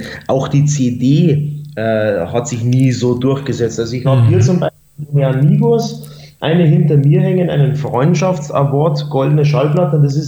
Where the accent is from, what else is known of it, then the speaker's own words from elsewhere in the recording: Traunstein, Bavaria, Germany; Traunstein.